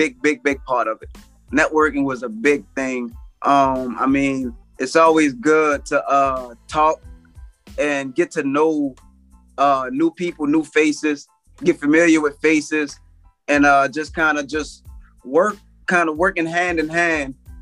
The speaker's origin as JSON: {"language": "English", "town": "New Orleans", "region": "Louisiana", "country": "United States", "said": "being that I was from New Orleans and I rap and I had dreads and stuff"}